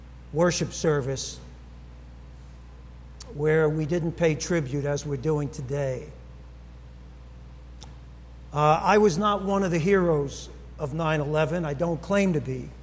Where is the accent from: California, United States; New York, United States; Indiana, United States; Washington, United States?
New York, United States; New York City; You know, being a New Yorker, I watched the World Trade Center go up in 1971. It was the pride of the city.